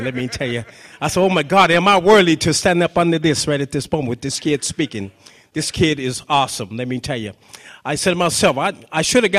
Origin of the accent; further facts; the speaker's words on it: Yakima, Washington, United States; And here I am from Little Yakima.